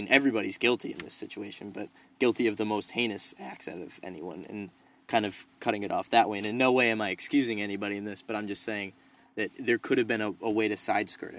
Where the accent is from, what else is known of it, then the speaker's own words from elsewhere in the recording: Pennsylvania, United States; I grew up in Pennsylvania, nowhere near the Penn State football program, well, like 2.5 hours away from Penn State